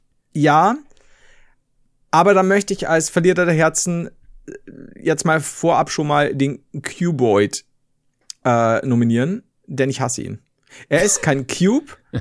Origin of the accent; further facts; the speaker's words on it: Bavaria, Germany; Als Bayer fühle ich mich gerade ein bisschen verarscht.